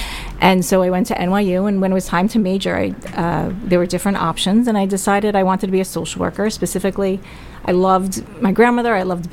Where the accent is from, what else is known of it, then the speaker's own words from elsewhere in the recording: New York, United States; I grew up in Rockland County in a nice little nuclear family, but at 4 years old, we had my grandmother move in with us